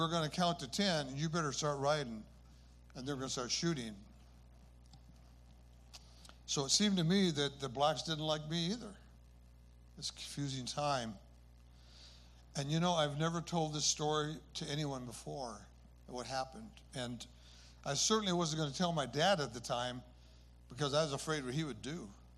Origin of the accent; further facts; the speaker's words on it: North Sacramento, California, United States; also born or lived in Carlsbad, New Mexico; I was born in 1944 in Carlsbad, New Mexico. My dad was in the Army. And after the World War II was over, we settled in North Sacramento in a rural area.